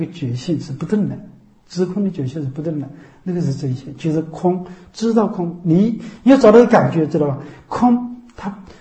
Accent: China; 你教我们中国人教育了几千年，发现也没教育过来

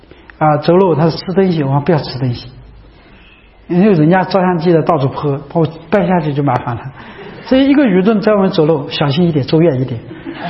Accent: Anhui, China; 在我们安徽那边就是这样的

